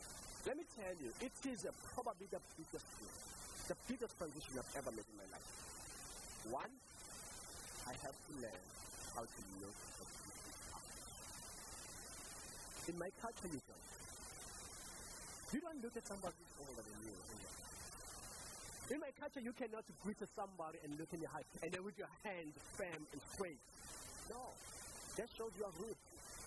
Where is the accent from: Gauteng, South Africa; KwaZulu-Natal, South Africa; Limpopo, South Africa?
KwaZulu-Natal, South Africa; Durban; I'm not a Jamaican. I'm a South African. Even if I say that I'm a South African, and people like, where in South Africa? And I'll be like, yeah, in South Africa. Like, right in Durban.